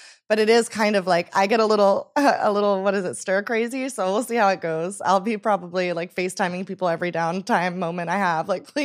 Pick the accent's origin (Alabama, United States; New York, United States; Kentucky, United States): New York, United States; also born or lived in Las Vegas; So I never say born and raised, because I grew up in New York the first half of my life. And then I was in Vegas from 10 to 20.